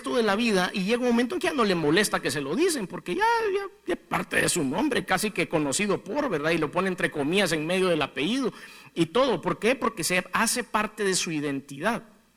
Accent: El Salvador; ¿Cómo somos los salvadoreños de creativos para poner apodos?

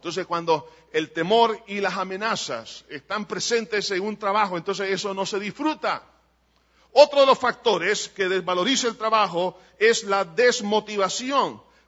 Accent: El Salvador; Como salvadoreños hemos perdido una valorización en los últimos 15 años.

